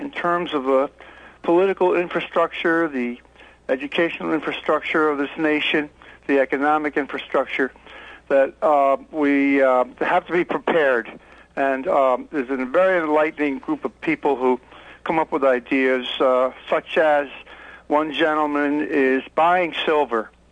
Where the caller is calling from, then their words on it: Manorville, New York, United States; I'm calling from Manorville.